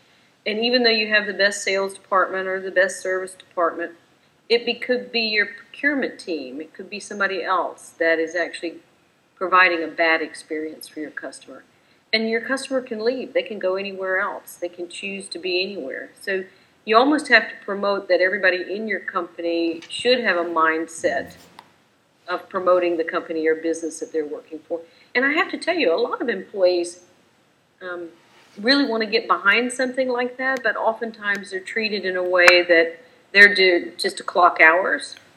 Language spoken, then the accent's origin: English; the South, United States; guys, I'm from the South. Samsung's from the South. Us Southerners at some point in time can figure this out.